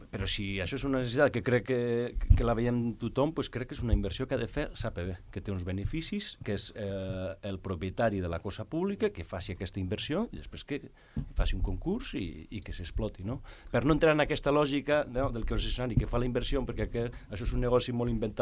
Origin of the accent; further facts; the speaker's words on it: Formentera, Balearic Islands, Spain; Jo soc de Formentera tota la vida, no sé res d'això, no?